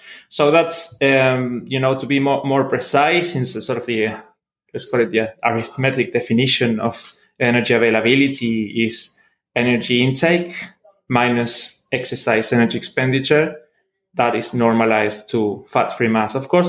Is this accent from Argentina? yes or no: yes; Argentina; So I'm originally from Argentina, trained as a biologist with a minor in zoology.